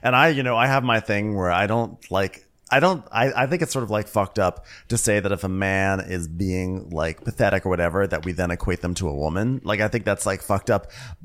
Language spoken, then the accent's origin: English; Maryland, United States; accent: southern; I have this southern accent, but I'm from Maryland.